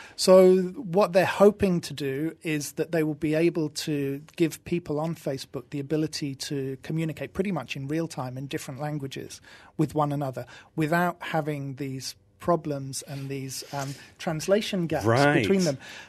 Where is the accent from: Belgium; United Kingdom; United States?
United Kingdom; East of England; born there; I was born in Norfolk.